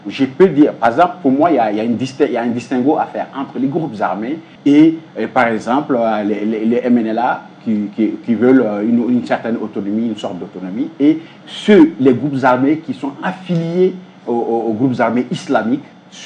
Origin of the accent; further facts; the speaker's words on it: Mali; moved away as an adult; now in Paris, France; moi je suis un Malien établi à Paris depuis plus de 20 ans et je fais beaucoup de navettes ici.